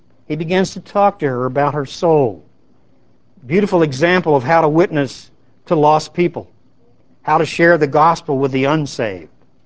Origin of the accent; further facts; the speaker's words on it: Illinois, United States; And you can tell I'm from Illinois. The only ball team that exists is the Cubbies.